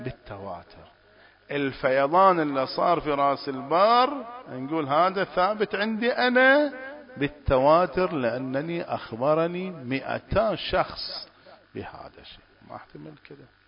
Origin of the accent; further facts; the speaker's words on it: Bahrain; رأس البر عندنا في البحرين، صار فيضان